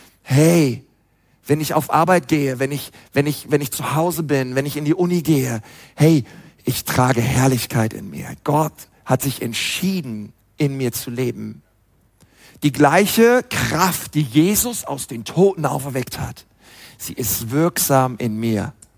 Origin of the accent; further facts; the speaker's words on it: Berlin, Germany; ich bin ja Berliner, ich kann auch wie ein Berliner reden, aber mache ich nicht, weil ich bin ja Missionar im Frankenland. Jetzt müsste ich eigentlich Fränkisch reden, kann ich aber auch nicht.